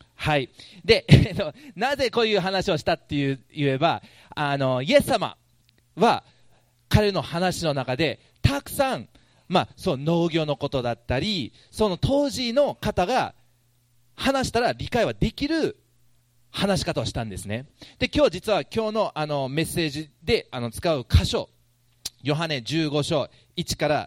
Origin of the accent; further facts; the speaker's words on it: Kumamoto, Japan; 私は熊本に育って、そこはもう私の玄関をガラガラガラと開けたら田んぼがもうずらりとある場所なんです。で、右を見ると山があって、そこもうみかん畑があって、左を見ると有明海っていうすごい大きい海があるんですけど